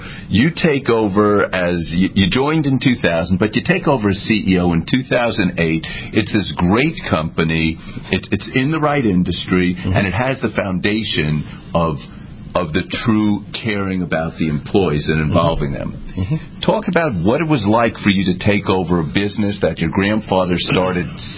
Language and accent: English; New York, United States; I grew up in New York, and those aren't the ones... Those are alien to me.